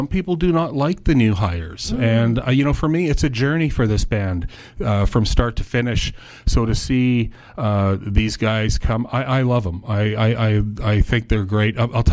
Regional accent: Winnipeg, Manitoba, Canada; born and raised in Winnipeg, but living out here on the beautiful Best Coast.

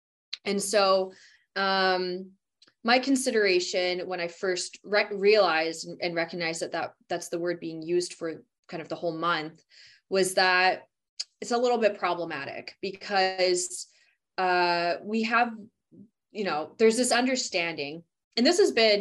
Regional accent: Alberta, Canada; I grew up in Alberta, and I can assure you, I was at least never told about it.

